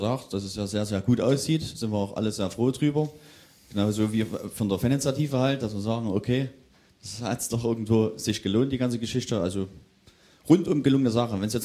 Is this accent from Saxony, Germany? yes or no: yes; Saxony, Germany; ich bin aus Mittelsachsen. Deswegen, nee, ganz stolz.